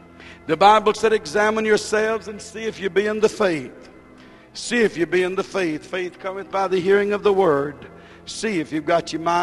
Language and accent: English; United States; I, being an American here in America, I think we need to call on Jesus